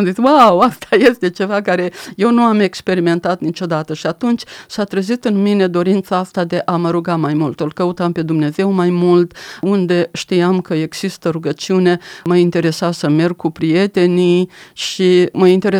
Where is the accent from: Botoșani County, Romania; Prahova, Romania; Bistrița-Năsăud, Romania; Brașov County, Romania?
Botoșani County, Romania; Mlenăuți; În județul Botoșani, în satul Mlenăuți, am iubit foarte mult, am avut o copilărie extraordinar de binecuvântată.